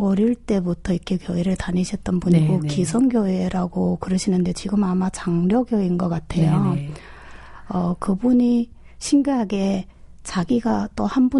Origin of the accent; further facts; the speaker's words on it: China; moved away as an adult; now in South Korea; 제가 뭐라 그럴까 중국에서 이렇게 한국에 시집 와서 네. 어려운 부분도 많잖아요.